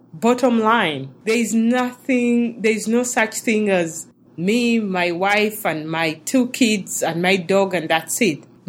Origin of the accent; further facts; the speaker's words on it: Uganda; now in Los Angeles, United States; I was born in Uganda, as you already know. So I live in Los Angeles. So coming from Uganda, very small country, to Los Angeles, the USA, it's like, oh my God, this is huge.